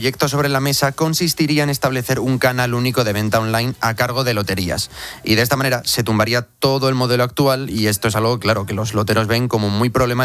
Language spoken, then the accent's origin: Spanish; Albacete, Castilla-La Mancha, Spain; Yo soy de Albacete.